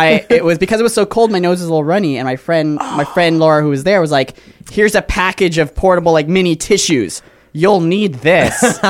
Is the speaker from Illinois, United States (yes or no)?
no; Florida, United States; And we're like, "Dude, we're from Florida. We don't know."